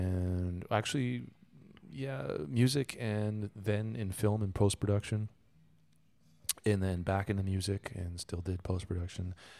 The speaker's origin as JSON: {"language": "English", "town": "Los Angeles", "region": "California", "country": "United States", "moved": "as an adult", "lives_now": "Berlin, Germany", "said": "I'm from Los Angeles. And been in Berlin for about, on and off, for about 15 years."}